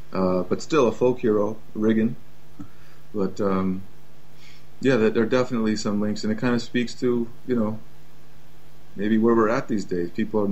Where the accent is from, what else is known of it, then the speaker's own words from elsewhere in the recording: New Hampshire, United States; moved away as an adult; now in Jamaica; I'm originally from New Hampshire in the United States.